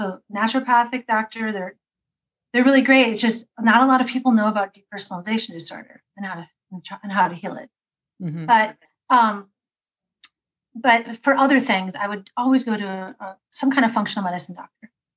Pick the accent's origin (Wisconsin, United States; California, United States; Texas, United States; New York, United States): Wisconsin, United States; Green Bay; I grew up in Green Bay, Wisconsin, a very conservative place. We were like the freaks of our Catholic school